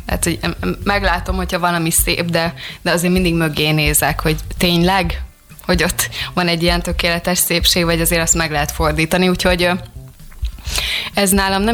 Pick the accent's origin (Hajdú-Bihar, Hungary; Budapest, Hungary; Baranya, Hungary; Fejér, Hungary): Fejér, Hungary; Dunaújváros; born there; a szülőházam előtt, Dunajvárosban van egy virágos kert